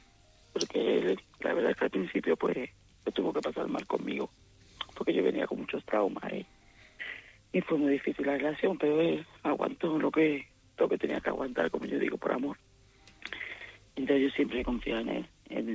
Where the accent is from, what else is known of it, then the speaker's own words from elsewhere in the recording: Sevilla, Andalusia, Spain; moved away as an adult; now in Madrid, Spain; yo soy de Sevilla, no soy de aquí, de Madrid.